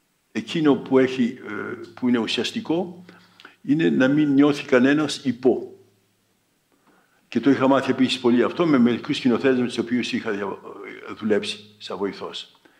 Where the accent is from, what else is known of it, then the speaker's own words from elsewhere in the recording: Greece; Όταν έλεγα είμαι Έλληνας, α, η Ελλάδα. Λέγα ωραία χώρα κτλ.